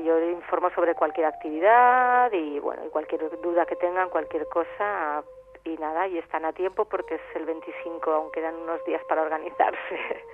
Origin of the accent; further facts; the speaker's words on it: Valencian Community, Spain; soy valenciana